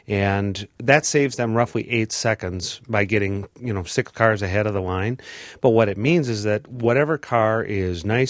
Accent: United States; I'm an American with a driver's license, so it is my constitutional right

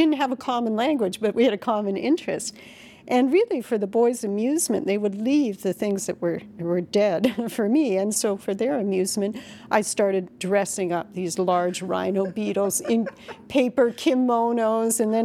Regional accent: Canada; I grew up in Canada, you know, everything's black, brown, bites, stings.

